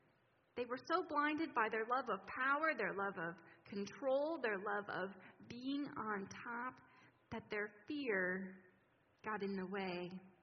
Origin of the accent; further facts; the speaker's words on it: Kalamazoo, Michigan, United States; I was born and raised in Kalamazoo